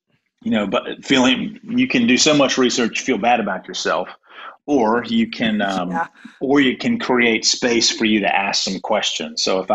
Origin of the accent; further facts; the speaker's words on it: Durham, North Carolina, United States; I grew up in Durham.